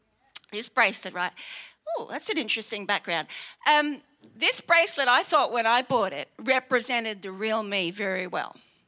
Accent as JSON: {"language": "English", "country": "Australia", "said": "I'm an Aussie girl who loves the beach."}